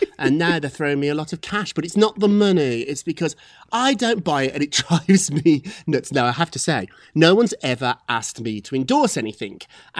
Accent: Scotland, United Kingdom; I'm from Scotland too.

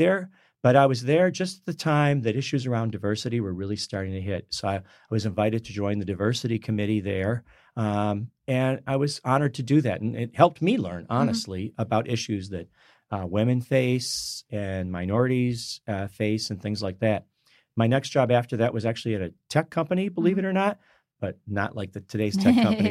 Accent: Michigan, United States; I grew up in Michigan. Mm-hmm. And so he worked for a car parts company. There was a lot of automotive industry related businesses in Michigan, all over Michigan.

